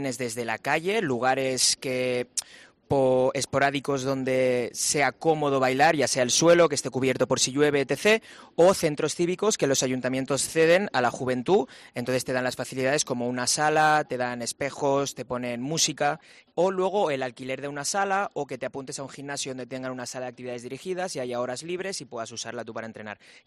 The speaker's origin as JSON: {"language": "Spanish", "town": "Barcelona", "region": "Catalonia", "country": "Spain", "said": "en Barcelona, de donde yo soy"}